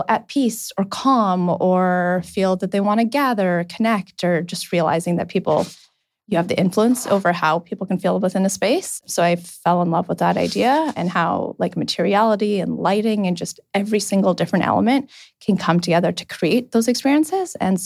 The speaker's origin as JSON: {"language": "English", "town": "Winnipeg", "region": "Manitoba", "country": "Canada", "said": "I'm originally from Winnipeg, so I actually graduated university back there undergrad from architecture"}